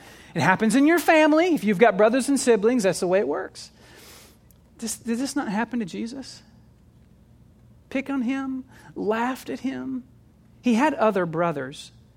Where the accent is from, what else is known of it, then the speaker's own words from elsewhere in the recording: Kentucky, United States; Maybe it's not a tradition up here in New England, but where I grew up in Kentucky, it was a tradition.